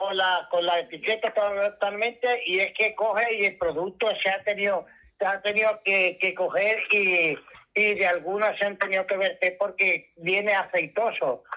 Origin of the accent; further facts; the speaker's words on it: Cádiz, Andalusia, Spain; now in Madrid, Spain; Soy de Cádiz.